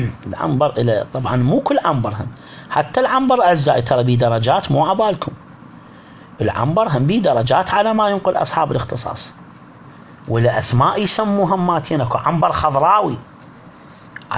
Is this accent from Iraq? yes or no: yes; Al-Mishkhab, Najaf Governorate, Iraq; في العراق عندنا مثلا في المشخاب، مو بس بالمشخاب، هو بالعراق شنو نوع الرز اللي ينزرع؟